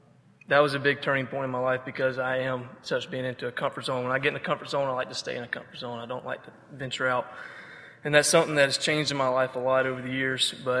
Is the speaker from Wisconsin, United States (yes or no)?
no; Phenix City, Alabama, United States; I was raised in Phenix City, Alabama. None of y'all know where that's at. It's about 15 miles from Auburn. It's about 2 miles from the Georgia state line.